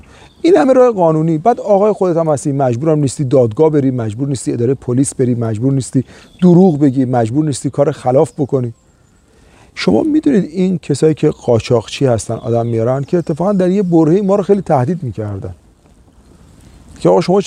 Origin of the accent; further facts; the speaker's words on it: Iran; born there; من تو ایران به دنیا اومدم، ایرانی ام.